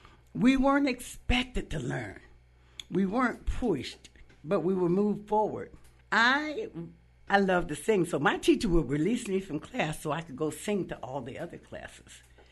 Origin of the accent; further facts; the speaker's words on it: Eugene, Oregon, United States; I am a native Eugenian. I grew up on West 11th in an African-American community, went through my formal education here in Eugene, graduated from Henry D. Sheldon High School in 1964